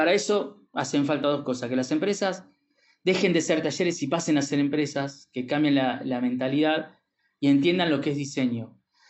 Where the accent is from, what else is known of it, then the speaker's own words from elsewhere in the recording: Tigre, Buenos Aires Province, Argentina; now in San Fernando, Argentina; Yo vivo acá en San Fernando, cerca de Tigre, me crié en Tigre, en la isla de Tigre, en las islas, que no tienen agua corriente.